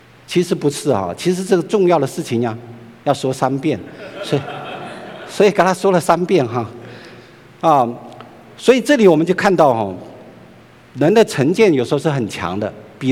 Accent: China; 因为我在大陆长大了

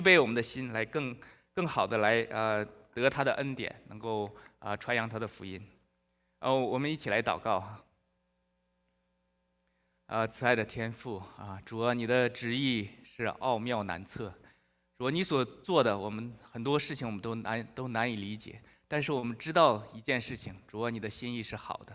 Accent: China; 我就想起来以前小时候在大陆唱的一首歌

